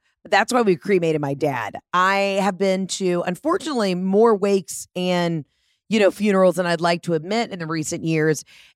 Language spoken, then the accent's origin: English; Georgia, United States; maybe a peach tree because I'm from Georgia.